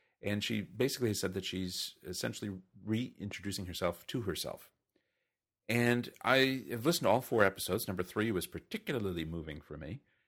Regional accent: New Zealand; now in United States; As a Kiwi in the U.S., I had to go the other way

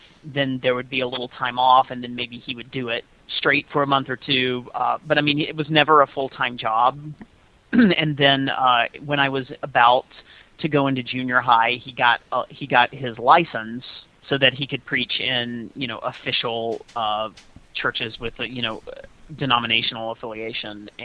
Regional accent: Louisiana, United States; moved away as an adult; now in New York, United States; I grew up in Louisiana, so I spent the first 23 years of my life there. Did I say I was 32 now? If I did not, I am 32 now. I moved to New York after graduate school.

